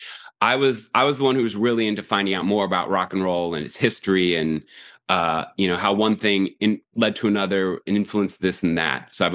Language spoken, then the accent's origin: English; Cleveland, Ohio, United States; now in New York, United States; I mean, I consider New York's where I'm living. I moved here about 2014. I'm from Cleveland.